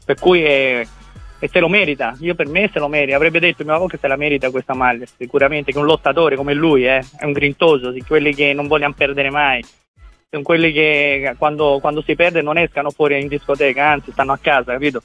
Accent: Florence, Tuscany, Italy; born there; Bravissimo, infatti sono nato a Firenze io.

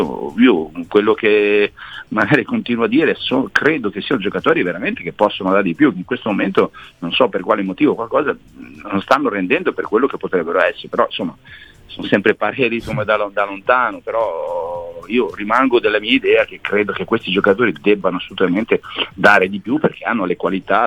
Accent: Emilia-Romagna, Italy; siamo romagnoli entrambi

